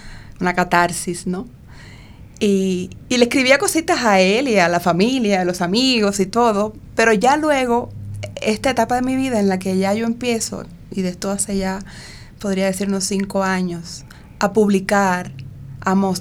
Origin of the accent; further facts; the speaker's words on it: Havana, Cuba; moved away; Cuando vienes a ver, tienes allí las mismas familias de los mismos amigos que tuviste en La Habana.